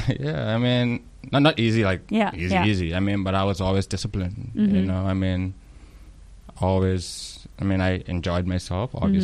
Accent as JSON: {"language": "English", "town": "Grants Town", "region": "New Providence", "country": "Bahamas", "tie": "born or raised there", "said": "Yeah, I'm originally from Grantstown. Born and raised there, obviously. And still occupy a studio there."}